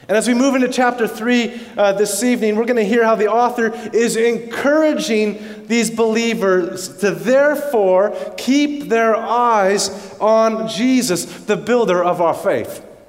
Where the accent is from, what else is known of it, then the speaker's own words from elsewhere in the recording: Canada; also born or lived in United States; now in Australia; I don't know if you recognize my accent. I'm not quite true blue. I'm getting there. I'm almost there. I've got my license now, but I'm still working on it. I was born in the U.S., grew up in Canada, and about 10 years I came out here